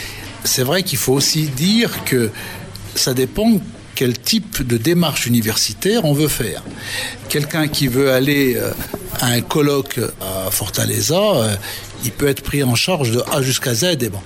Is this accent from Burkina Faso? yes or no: no; Lyon, Auvergne-Rhône-Alpes, France; Je suis lyonnais